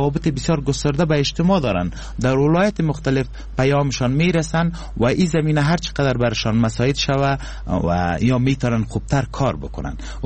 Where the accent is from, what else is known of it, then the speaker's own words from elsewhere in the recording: Kabul, Afghanistan; born there; سکونت اصلی ما از لحاظ تذکره‌ای ببین من از بغلان هستم، لیکن متولد کابل هستم، من پس با مردم بغلان خود روابط دارم